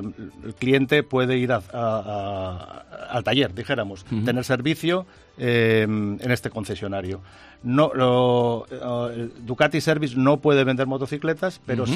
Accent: Valencian Community, Spain; Y ya digo que somos valencianos.

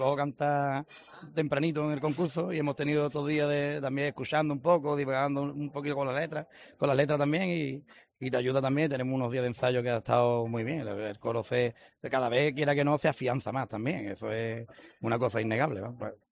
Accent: Chiclana de la Frontera, Andalusia, Spain; que yo soy de Chiclana

